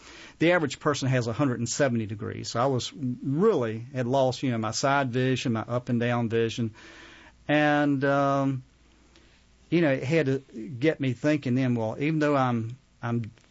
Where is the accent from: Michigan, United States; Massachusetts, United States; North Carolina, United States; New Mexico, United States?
North Carolina, United States; Henderson; I grew up in Henderson, North Carolina, which is about an hour north of Raleigh.